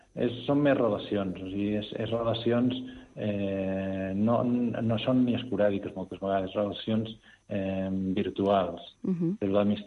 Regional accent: Girona, Catalonia, Spain; moved away; Si jo mateix soc de Girona i porto molts anys que no estic vivint allà.

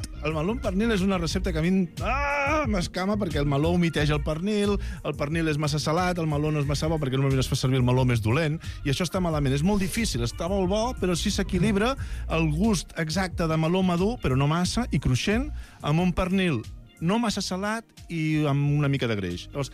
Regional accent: Barcelona, Catalonia, Spain; Sempre sóc de Sants?

